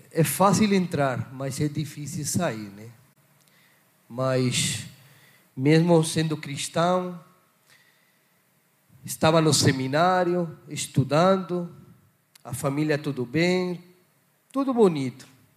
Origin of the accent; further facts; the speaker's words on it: Barcelona, Catalonia, Spain; eu sou espanhol de Barcelona … eu vim ao Brasil